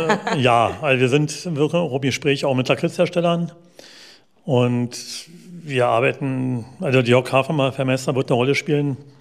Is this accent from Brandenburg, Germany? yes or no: yes; Potsdam, Brandenburg, Germany; Mit Potsdam verbinde ich inzwischen meine Existenz, das ist meine Heimat. Wobei mein Zentrum ist wirklich auch im Herzen, es bleibt Babelsberg. Egal, ob ich da wohne, ob ich meinen Kiez habe, ob Fußball.